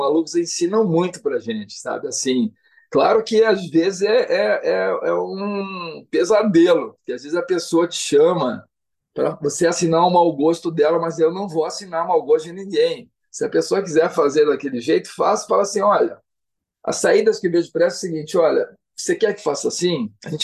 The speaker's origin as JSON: {"language": "Portuguese", "region": "Paraná", "country": "Brazil", "tie": "born or raised there", "said": "eu pintava, desenhava quando era criança lá no Paraná, entendeu? Assim, e aí eu queria vender meus desenhos lá na Feira Hippie, que tinha lá em Curitiba. A gente morava fora de Curitiba"}